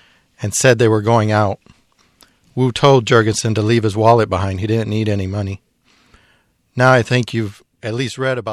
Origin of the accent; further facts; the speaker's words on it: United States